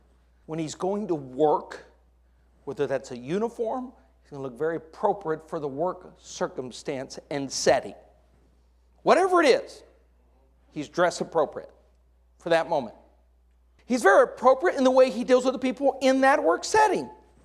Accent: Colorado, United States; growing up in Colorado, I remember a couple times leaving our bikes outside, and it would drop 6, 8, 10 inches of snow.

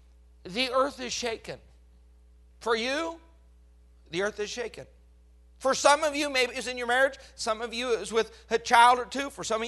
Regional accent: Colorado, United States; I was born and raised in Colorado.

